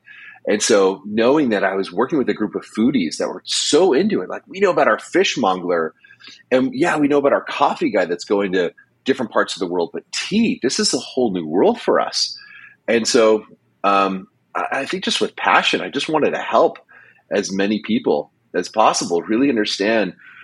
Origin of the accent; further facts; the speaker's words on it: United States; I'm an American.